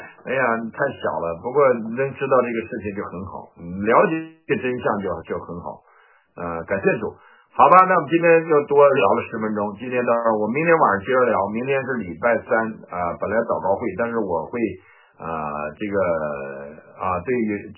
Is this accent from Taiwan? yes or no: no; Northeast China, China; 我现在在北京，或者我在东北，就在我老家